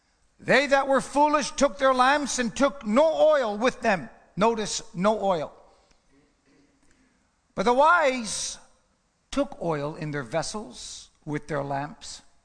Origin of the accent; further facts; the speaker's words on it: Canada; I like the snow. I'm a Canadian. Remember that, man.